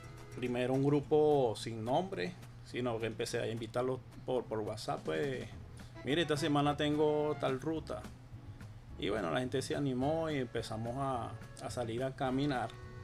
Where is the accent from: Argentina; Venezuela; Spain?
Venezuela; Caracas, Capital District; Yo soy de acá de Caracas